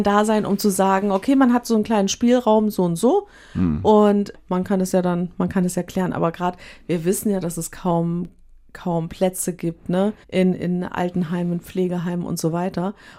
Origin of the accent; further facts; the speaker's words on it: Germany; Im Klagen sind wir Deutsche, glaube ich, relativ hoch.